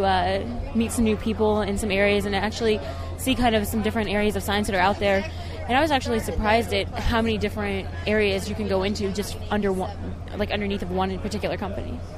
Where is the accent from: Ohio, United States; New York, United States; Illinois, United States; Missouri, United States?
Missouri, United States; Tell you the truth, I'm actually from Northwest Missouri.